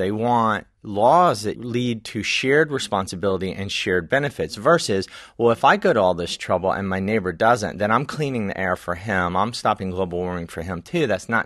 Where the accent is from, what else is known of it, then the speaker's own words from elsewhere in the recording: Deep South, United States; And I know the world my parents grew up in the Deep South and the world that I grew up in the Deep South.